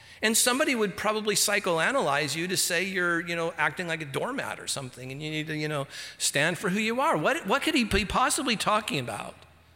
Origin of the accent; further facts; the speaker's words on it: Santa Ana, California, United States; Or I grew up in Santa Ana, California, where there were Hispanic gangs everywhere.